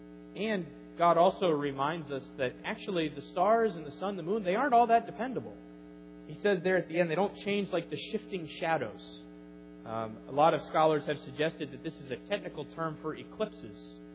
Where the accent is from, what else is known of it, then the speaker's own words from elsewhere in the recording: Wisconsin, United States; We were watching the Wisconsin Badgers game, since we're from Wisconsin.